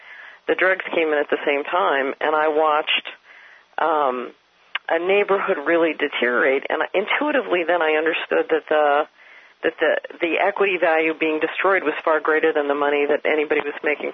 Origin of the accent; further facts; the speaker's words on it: Philadelphia, Pennsylvania, United States; I grew up in West Philadelphia. If you've seen the movie Rocky, that was South Philadelphia.